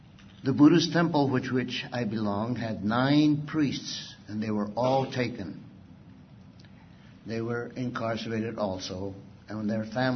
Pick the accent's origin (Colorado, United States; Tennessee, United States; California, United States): California, United States; East Los Angeles; I grew up in East Los Angeles. I was one of the Boyle Hiders.